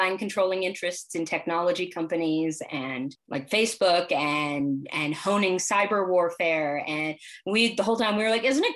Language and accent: English; United States; I was born here. I'm American.